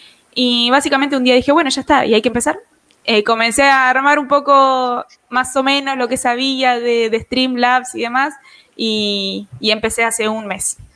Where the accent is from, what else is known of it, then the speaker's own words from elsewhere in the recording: Buenos Aires, Argentina; Tengo 20 años, soy de Argentina, de Buenos Aires en la provincia de Argentina, capital del país.